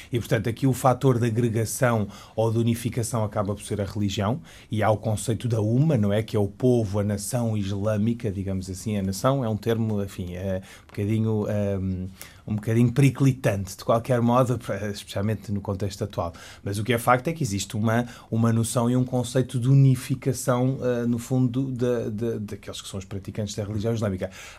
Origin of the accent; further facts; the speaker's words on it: Portugal; eu, que sou português e que professo a religião islâmica.